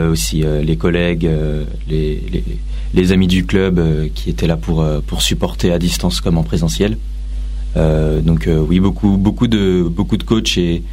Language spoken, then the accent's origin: French; Montmorency, Île-de-France, France; born there; Je suis né à Montmorency.